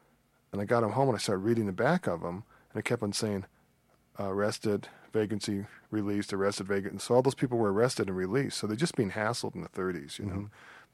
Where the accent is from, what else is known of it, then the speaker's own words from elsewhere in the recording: Chicago, Illinois, United States; born there; I was born in Chicago, and my parents are from... My father's from Memphis. My mother's from Lake Providence. I'm like what you call first-generation Southern